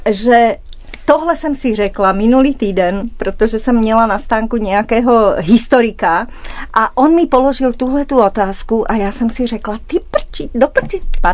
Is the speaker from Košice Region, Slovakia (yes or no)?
no; Pezinok, Bratislava Region, Slovakia; já pocházím z Pezinka u Bratislavy.